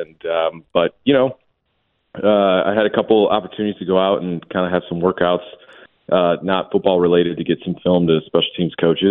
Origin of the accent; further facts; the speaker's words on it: Buffalo, New York, United States; Obviously, growing up in Buffalo, that's just what it is up there.